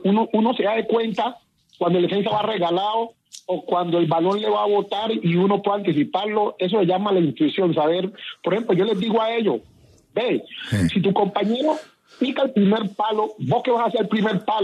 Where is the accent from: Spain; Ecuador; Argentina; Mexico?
Ecuador; Quito, Pichincha; yo nací en Quito. Entonces yo en Quito me iba a jugar descalzo y me iba para un barrio, después me iba para el otro barrio